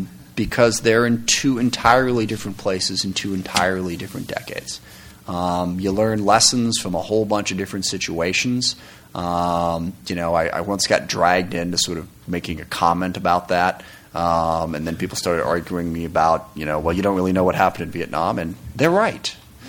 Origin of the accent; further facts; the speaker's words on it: Seattle, Washington, United States; I mean, I'm from Seattle, Washington.